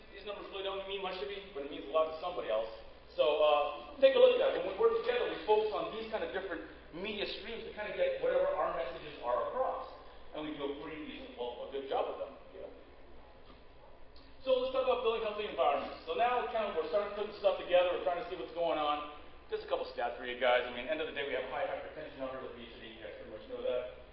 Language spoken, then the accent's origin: English; Los Angeles, California, United States; now in Chicago, United States; So I'm from Los Angeles, came to Chicago in 97. Two things I realized when I came to Chicago.